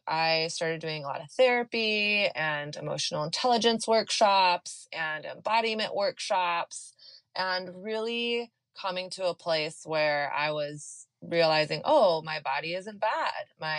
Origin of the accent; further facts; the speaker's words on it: Texas, United States; I grew up in the South in Texas during the height of the purity culture.